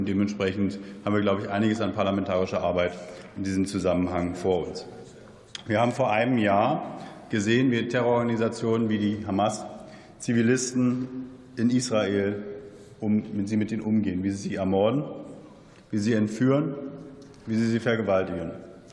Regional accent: Germany; es tut insbesondere uns als Deutsche nicht gut

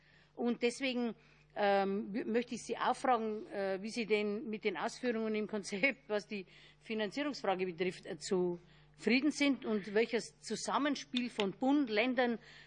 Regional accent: Bavaria, Germany; Ich komme aber auch aus Bayern, wo es entsprechend funktioniert.

